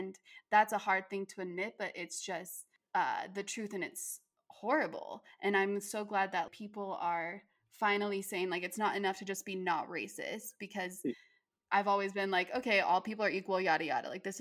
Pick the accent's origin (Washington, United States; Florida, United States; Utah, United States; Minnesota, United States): Utah, United States; I live in Utah. Well, I grew up in Utah.